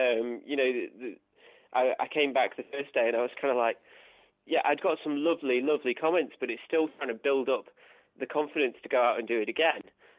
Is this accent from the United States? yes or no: no; Sheffield, Yorkshire and the Humber, United Kingdom; also born or lived in Leeds; now in Newcastle, United Kingdom; I'm not originally from Newcastle, no. I'm actually from I'm a Yorkshire lad. So I was originally born in Leeds and then moved up to Sheffield. And then finally I've ended up in the North East.